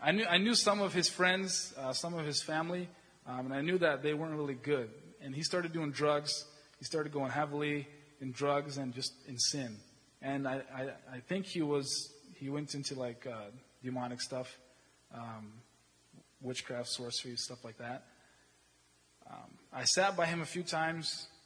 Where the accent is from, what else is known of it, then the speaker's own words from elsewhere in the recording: Sioux Falls, South Dakota, United States; sir, we live in America. We're from Sioux Falls, South Dakota.